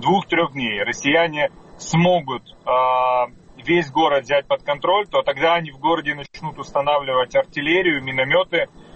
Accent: Sievierodonetsk, Luhansk Oblast, Ukraine; это Северодонецк областной центр, это мой родной город, где я родился

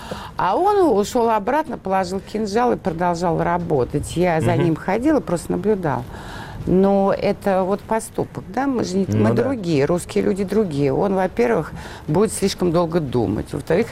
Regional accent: Russia; born there; потому что я родилась в России за железным занавесом.

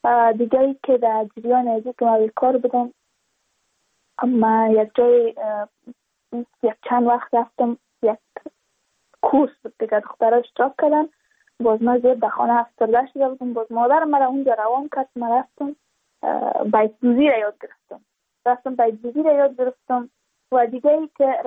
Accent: Badakhshan, Afghanistan; چون ما از بدخشان هستیم، یعنی منطقای دور دستش،

